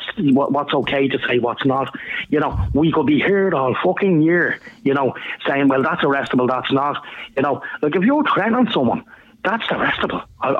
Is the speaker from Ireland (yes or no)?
yes; Ireland; if someone accuses me of not being Irish or I'm not from Ireland, what the fuck do I care?